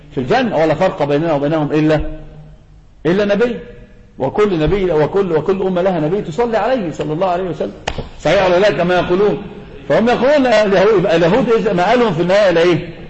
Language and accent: Arabic; Egypt; الله هذا منتشر عندنا في مصر يا شيخ